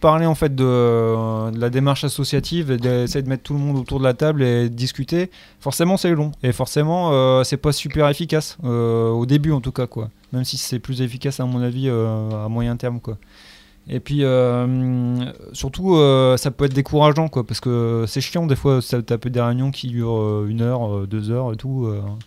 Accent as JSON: {"language": "French", "town": "Arras", "region": "Hauts-de-France", "country": "France", "tie": "born or raised there", "said": "je suis né à Arras, quoi. Donc, toute ma jeunesse, mon adolescence, je l'ai passé à essayer de chercher des endroits cool aussi dans la ville, quoi."}